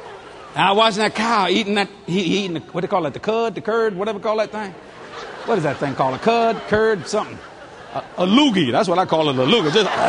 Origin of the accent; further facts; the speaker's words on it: New Orleans, Louisiana, United States; Now, you see me, I was born and raised in New Orleans.